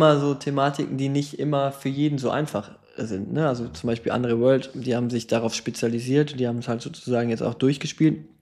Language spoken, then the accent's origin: German; Belgium; Belgien, ich komme aus Belgien.